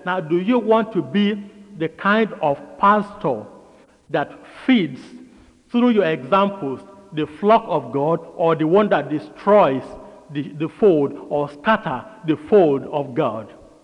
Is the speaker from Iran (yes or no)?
no; Nigeria; English is a second language; now in United States; I came from Nigeria, as you all know.